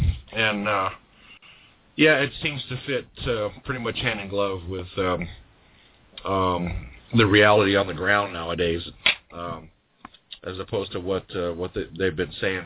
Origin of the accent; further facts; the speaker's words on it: California, United States; also born or lived in New York / Florida; I didn't grow up here. I grew up out in California, and basically and bounced around some different places, like New York and Florida.